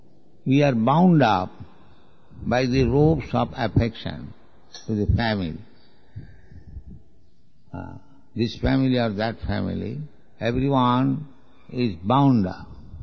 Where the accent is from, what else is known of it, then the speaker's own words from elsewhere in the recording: India; English is a second language; Just like I am an Indian, I am my family, you are European, you are American, you have got family.